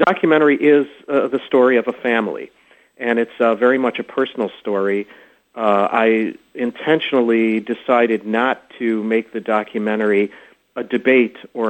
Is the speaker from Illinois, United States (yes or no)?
yes; Illinois, United States; No, I did not. I grew up in the Chicago area.